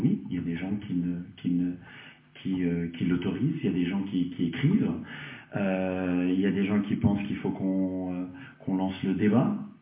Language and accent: French; France; born there; Moi, je suis né en France, et donc je revendique aussi ce droit à la pensée.